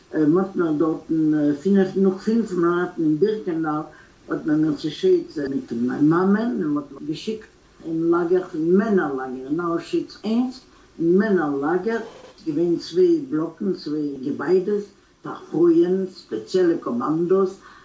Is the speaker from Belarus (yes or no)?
yes; Malorita, Brest Region, Belarus; also born or lived in Gdańsk, Poland; Geboren bin ich da in Danzig, aber gelebt habe ich in Malorita, das ist eine Städte nicht weit in Brisk, Brest-Litovsk, Brisk.